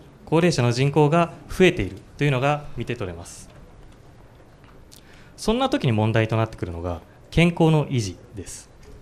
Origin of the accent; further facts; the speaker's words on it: Fukushima, Japan; 僕は福島出身で結構田舎の方なんですが